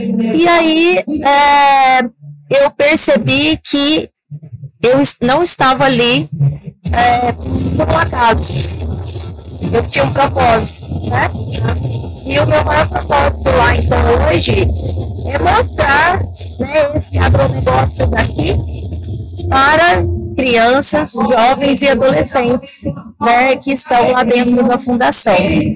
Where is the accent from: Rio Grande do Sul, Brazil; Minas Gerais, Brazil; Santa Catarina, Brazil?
Minas Gerais, Brazil; Uberaba; also born or lived in São Paulo; eu vim do interior de São Paulo, na verdade eu sou mineira, sou de Uberaba e trabalhava há 10 anos aqui no interior de São Paulo, uma região muito rica, na região de Araraquara, e fazem 10 meses que eu caí de paraquedas